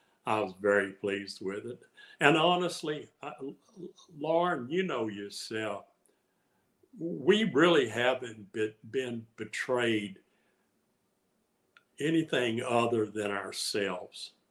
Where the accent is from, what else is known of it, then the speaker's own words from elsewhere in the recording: Louisiana, United States; I'm not going to try to be a New York, whatever. Not going to be West Coast. I'm a Cajun from South Louisiana.